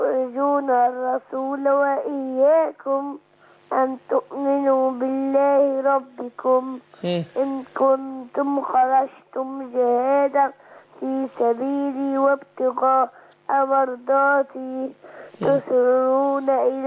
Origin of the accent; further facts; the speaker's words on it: Giza, Giza Governorate, Egypt; من الجيزة.